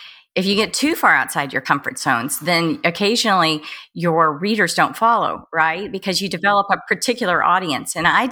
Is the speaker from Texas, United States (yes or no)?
yes; Amarillo, Texas, United States; I had a series that was based in Texas, in my hometown, and I'm from Amarillo, Texas, for most of my childhood, which is, it's fairly conservative Christian environment.